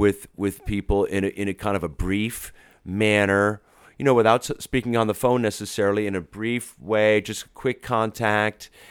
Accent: Massachusetts, United States; now in Austin, United States; I mean, I'm from Massachusetts. I've never even thought about wearing cowboy boots. I like living in Austin very much.

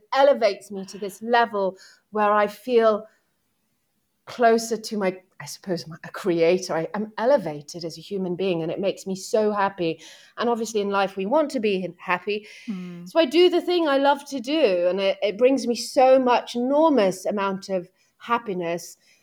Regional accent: Nottingham, East Midlands, United Kingdom; I grew up in Nottingham and I had a wonderful childhood

